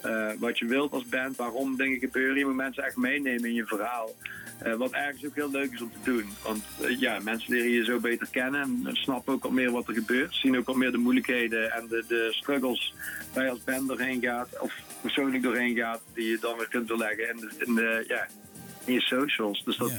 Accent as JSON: {"language": "Dutch", "town": "Weert", "region": "Limburg", "country": "Netherlands", "said": "Ja, nou ja, goed, we komen uit Weert."}